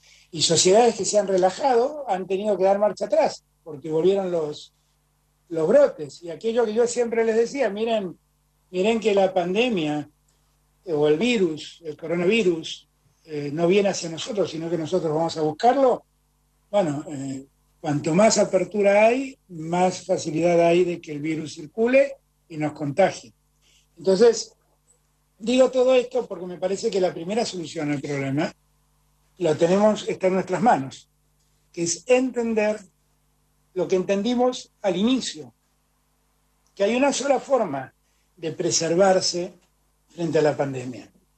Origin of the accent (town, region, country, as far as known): Argentina